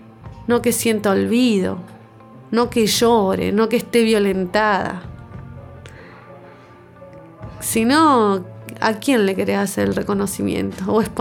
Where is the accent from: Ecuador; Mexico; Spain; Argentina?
Argentina; Chos Malal, Neuquén; de Chosmalal, del norte neuquino.